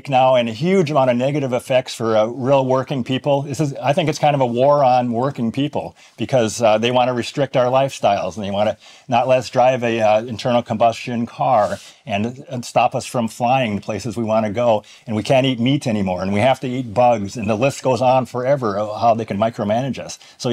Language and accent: English; Minnesota, United States; I am from Minnesota.